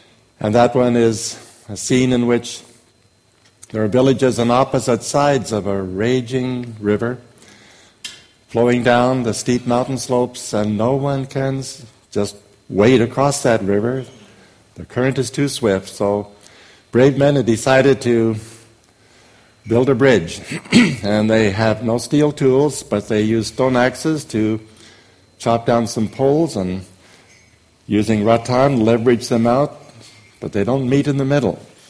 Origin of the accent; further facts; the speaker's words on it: Canada; now in United States; because I was born in Canada, I do not consider trips to Canada as international ministry. That's just going back to my original home. I have dual citizenship in Canada and the U.S.